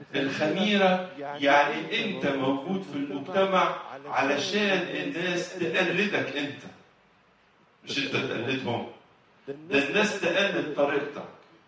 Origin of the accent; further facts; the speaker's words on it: Egypt; موجودة خميرة في أوروبا؟ عندنا في مصر خميرة.